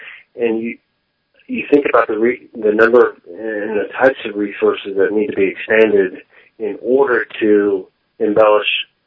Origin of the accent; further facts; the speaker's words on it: United States; I mean, speaking as an American, if Americans were paying the real price of gasoline